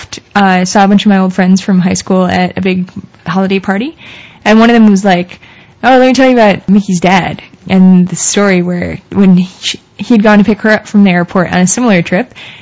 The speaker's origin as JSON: {"language": "English", "country": "Canada", "said": "we're Canadian"}